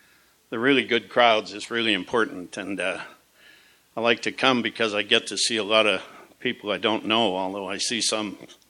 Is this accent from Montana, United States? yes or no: yes; Butte, Montana, United States; I'm from Butte. When a Butte guy drinks, everybody drinks.